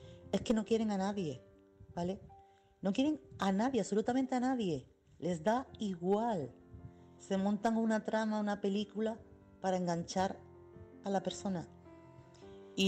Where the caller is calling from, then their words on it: Chiclana, Andalusia, Spain; corresponsal de Chiclana.